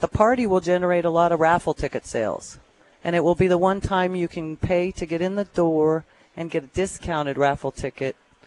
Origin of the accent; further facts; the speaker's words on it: Tucson, Arizona, United States; Tucson, Arizona.